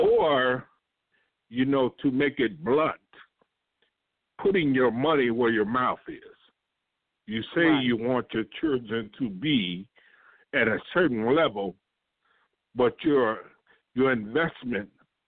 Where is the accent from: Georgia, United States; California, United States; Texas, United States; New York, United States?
Georgia, United States; Atlanta; You know, I'm from Atlanta, Georgia. So it's a mixed culture.